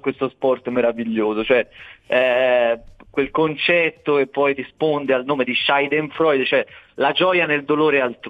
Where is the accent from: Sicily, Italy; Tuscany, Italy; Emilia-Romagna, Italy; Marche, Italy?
Tuscany, Italy; Brozzi; born there; a dire che sono nato a Brozzi e non a Rosario, ecco.